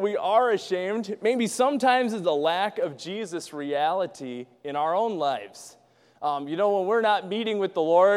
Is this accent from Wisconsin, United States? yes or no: yes; Wisconsin, United States; See, I'm from Wisconsin, so.